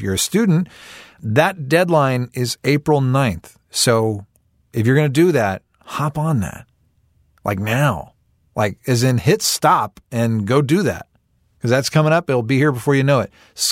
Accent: Indiana, United States; And while I'm on the subject of my home state, Indiana Cave Capers, the event that I never miss

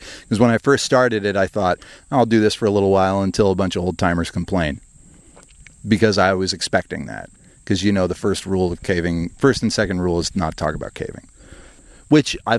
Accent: Midwest, United States; I'm from the Midwest, Hazel. I can't help it.

